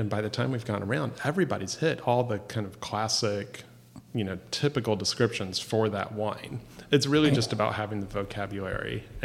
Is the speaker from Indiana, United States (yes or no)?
yes; Indiana, United States; I grew up in Indiana, so I grew up with the breaded tenderloin.